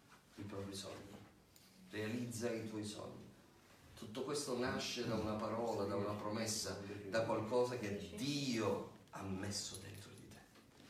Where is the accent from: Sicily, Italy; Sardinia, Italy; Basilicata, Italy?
Sicily, Italy; Vittoria; che poi andando a fare delle ricerche è la terra della nostra famiglia, no? Noi veniamo da Vittoria.